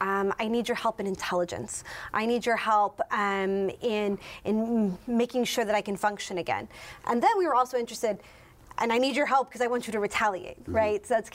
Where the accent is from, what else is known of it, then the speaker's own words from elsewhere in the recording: San Antonio, Texas, United States; So I'm from Texas, born and raised in San Antonio, which is a great city.